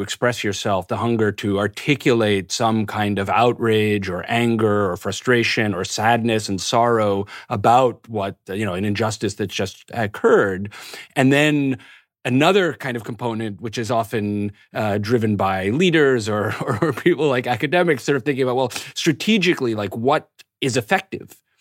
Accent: New York, United States; I grew up in New York in a moment when it was, the dominant political question was, how do we have more law and order and tough on crime?

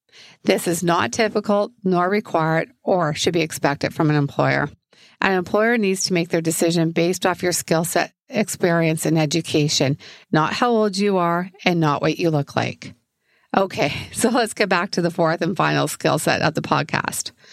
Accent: Canada; As a Canadian and employer myself

